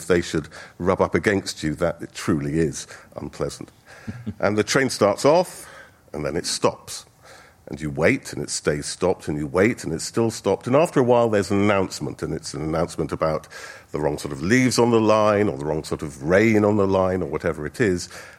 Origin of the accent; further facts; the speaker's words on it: United Kingdom; Sometimes, and remember, we're British, they even share their sandwiches.